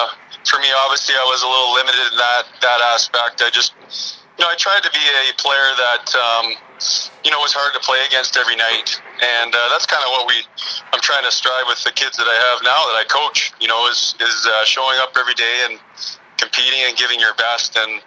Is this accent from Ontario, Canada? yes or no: no; Calgary, Alberta, Canada; I was obviously lucky to have been given the chance to do that with my hometown team in Calgary when we moved out when I was 14 years old.